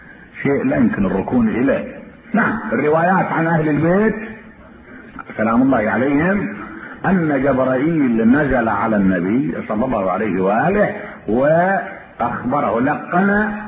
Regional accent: Iraq; كان عندنا بالعراق

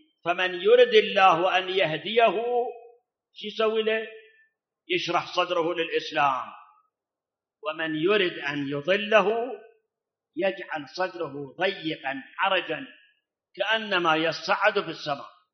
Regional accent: Iraq; بلاد حتى عندنا بالعراق غير الملح ما بيعشي ملح

